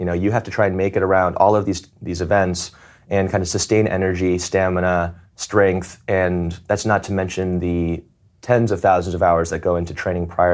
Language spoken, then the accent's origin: English; Atlanta, Georgia, United States; growing up in Atlanta where, you know, it was great weather, then going to South Bend